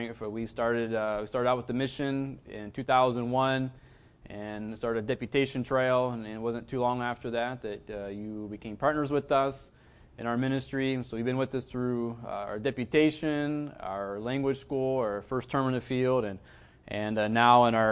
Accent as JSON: {"language": "English", "town": "Lima", "region": "Ohio", "country": "United States", "tie": "born or raised there", "said": "We're from Lima, Ohio. I think some of you know where that's at. So that's our stomping ground. It's where I grew up and learned my ABCs."}